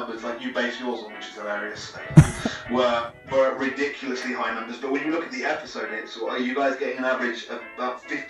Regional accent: England, United Kingdom; We get the day off because we're proud English people.

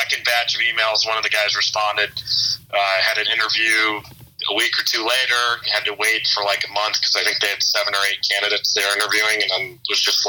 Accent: Illinois, United States; I grew up caddying in the North Shore of Chicago at a few different clubs

